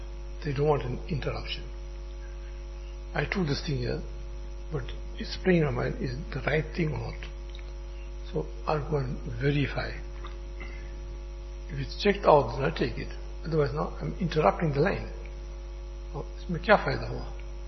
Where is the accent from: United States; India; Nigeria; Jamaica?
India; moved away; When I came from India, 1979-80, and she asked me to write it down.